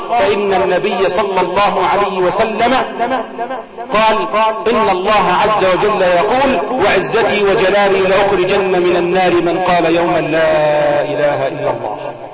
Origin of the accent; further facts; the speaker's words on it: Egypt; بلدنا مصر